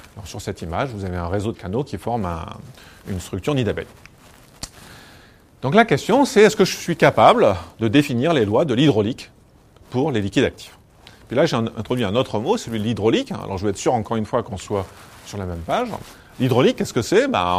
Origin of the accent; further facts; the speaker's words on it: France; parce qu'on est français, donc on choisit le nom du mec français.